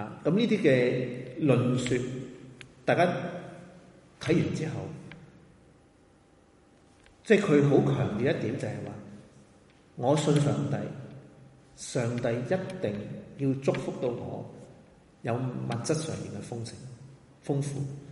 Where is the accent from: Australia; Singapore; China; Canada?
China; 我哋可能有受住我哋中國人嘅文化